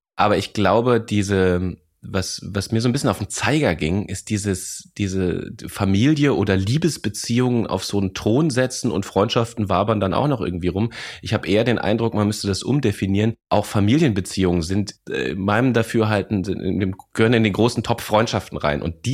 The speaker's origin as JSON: {"language": "German", "town": "Lorsch", "region": "Hesse", "country": "Germany", "tie": "born or raised there", "also_born_or_lived": "Bavaria", "said": "Und Hessen bezeichne ich bis heute als meine Heimat, vor allem Südhessen. Ich bin in Lorsch groß geworden. Wunderschöne Kleinstadt an der hessischen Bergstraße mit einem Weltkulturerbe, dem Kloster Lorsch"}